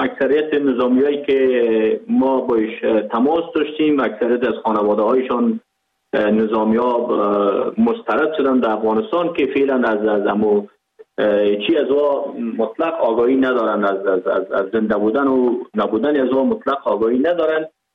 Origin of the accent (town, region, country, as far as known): Pakistan; born or raised there